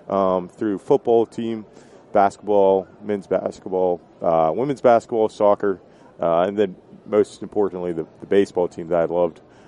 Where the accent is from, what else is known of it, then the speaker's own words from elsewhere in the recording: Pittsburgh, Pennsylvania, United States; Yeah, so I grew up in Pennsylvania, just outside. Actually, Pittsburgh is my hometown.